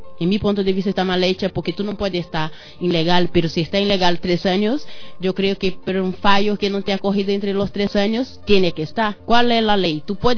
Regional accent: Brazil; Spanish is a second language; now in Spain; te digo que soy de Brasil y que muchos españoles van ahí de vacaciones

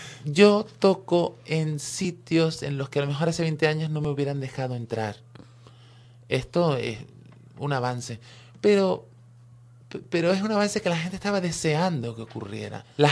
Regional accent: Canary Islands, Spain; Soy canaria, eso es muy importante para mí y para nadie más, me imagino. tengo casi 50 años.

